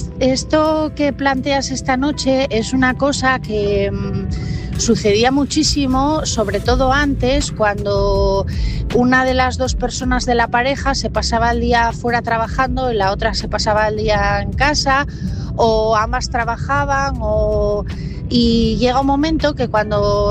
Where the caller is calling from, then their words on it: Asturias, Spain; de Asturias